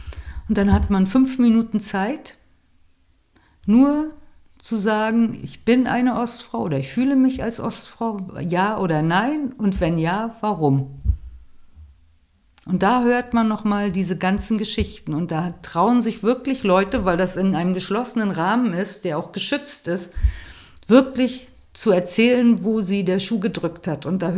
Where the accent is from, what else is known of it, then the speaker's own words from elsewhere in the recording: Greifswald, Mecklenburg-Vorpommern, Germany; now in Sweden; wo kommst du denn her, hier aus Greifswald? Ja, wo ist denn Greifswald?